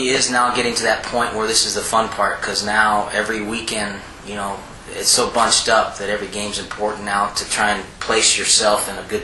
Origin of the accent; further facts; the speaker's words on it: Arizona, United States; Yeah, I grew up in Arizona.